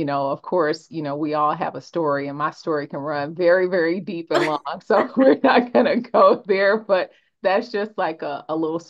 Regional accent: Chicago, Illinois, United States; now in Dallas, United States; Well, I'm actually originally from Chicago. So I'm a Chicago girl, true and true. I've been in Dallas probably for about 13 years now, though, but Chicago is still home base for me.

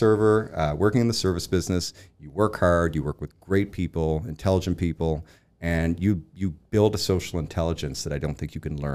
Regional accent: Rothesay, New Brunswick, Canada; moved away as an adult; now in Halifax, Canada; I am originally from Rossi, New Brunswick, which is just outside of St. John, and moved here at about 19 years of age to try my hand

